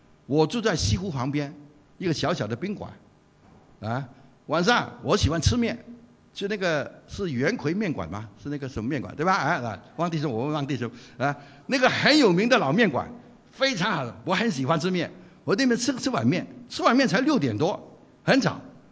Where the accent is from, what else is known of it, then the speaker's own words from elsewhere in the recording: Hong Kong; 我65岁退休，我是香港人